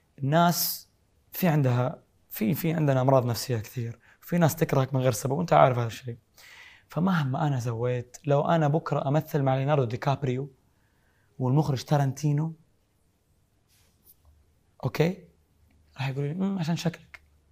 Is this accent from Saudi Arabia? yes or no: yes; Saudi Arabia; لا أنا سعودي الحمد لله